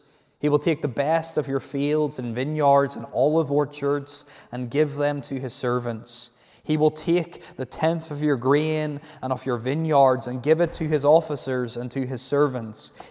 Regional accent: United Kingdom; Take, for example, the monarchy in my home country, Britain, in the United Kingdom.

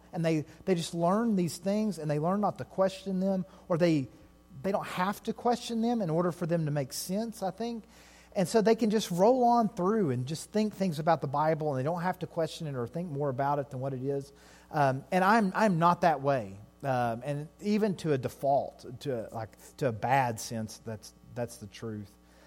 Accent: Tennessee, United States; I grew up in East Tennessee, like, I don't even know how to spell those words for the most part

